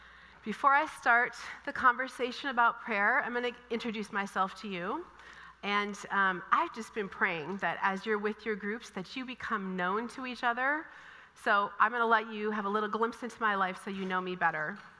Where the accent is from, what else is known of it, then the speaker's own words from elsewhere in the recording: Minnesota, United States; Kind of funny, I'm from Minnesota, but I love warm weather.